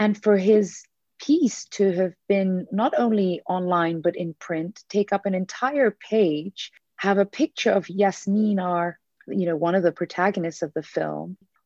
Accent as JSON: {"language": "English", "country": "United Kingdom", "said": "And as a Brit, you know, the British Academy Awards is a very big deal as well"}